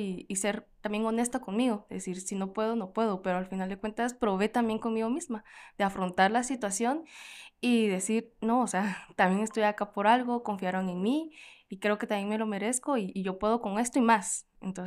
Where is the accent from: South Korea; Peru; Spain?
South Korea; Spanish is a second language; pues yo soy coreana, sé hablar bien coreano y español